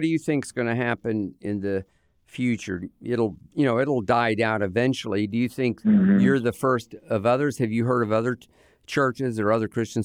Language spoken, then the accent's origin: English; Lakeland, Florida, United States; but I grew up in Lakeland, which is not too far from you. And my father was a professor at Southeastern University.